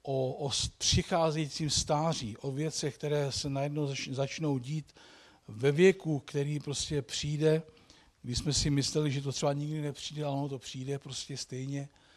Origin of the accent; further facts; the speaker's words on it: Kaňk, Central Bohemian Region, Czechia; tam, kde jsme se narodili, my pocházíme z Marci ze stejné vesnice u Kutné hory, na Kaňku, znáte Kaňk?